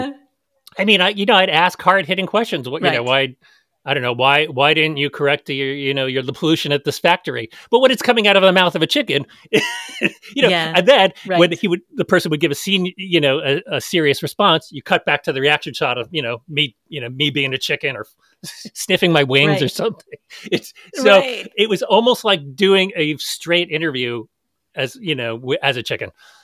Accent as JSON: {"language": "English", "country": "Canada", "said": "I'm also Canadian."}